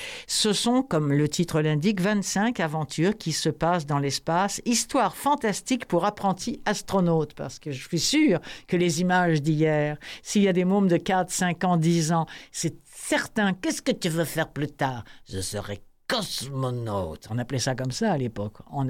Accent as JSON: {"language": "French", "region": "Normandy", "country": "France", "said": "Moi, je sais que chez nous, en Normandie, il y a encore des trous dans les forêts"}